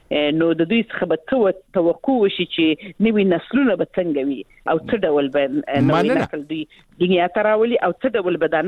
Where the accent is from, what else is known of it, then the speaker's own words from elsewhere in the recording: Helmand, Afghanistan; زه خپله د هلمند ولایت څخه یم،